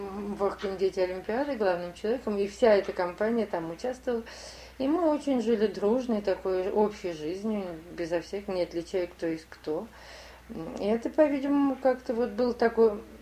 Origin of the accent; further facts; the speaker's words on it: Omsk, Omsk Oblast, Russia; also born or lived in Saint Petersburg / Moscow; В Омске. Я выросла в городе Омске. Я родилась. Да, я родилась в Омске